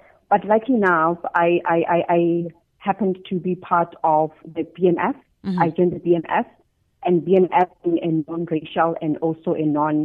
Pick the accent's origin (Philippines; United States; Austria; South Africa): South Africa; Ramurano, Limpopo; I was born in Limpopo province in a village called Ramurano, Ramelepo. Mm-hmm. And I did my high school there.